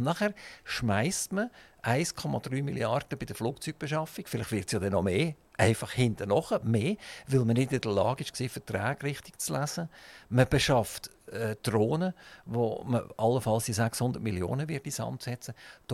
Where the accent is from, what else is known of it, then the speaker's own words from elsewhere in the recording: Switzerland; als Schweizer Bevölkerung muss ich sagen